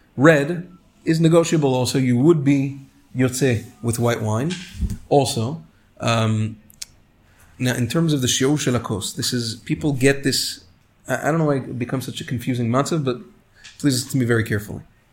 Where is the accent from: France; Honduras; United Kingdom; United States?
United States; Now, we're American, so we don't do this stuff.